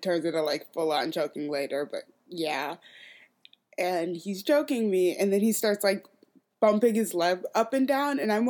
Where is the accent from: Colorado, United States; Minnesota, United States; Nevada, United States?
Minnesota, United States; I grew up in Minnesota, which is the most, like, passive-aggressive fucking place ever.